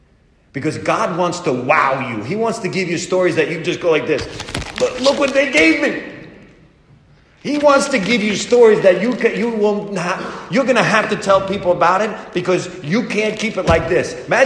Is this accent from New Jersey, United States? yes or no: no; New York, United States; I mean, she's Colombian. I'm Italian Jewish from New York. We don't look anything like her.